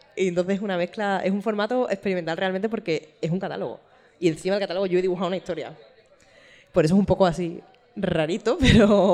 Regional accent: Seville, Andalusia, Spain; Está feo, lo sé, soy sevillana y muy orgullosa de mi tierra

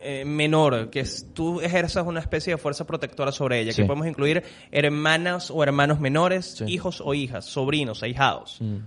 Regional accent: Venezuela; porque venimos de Venezuela

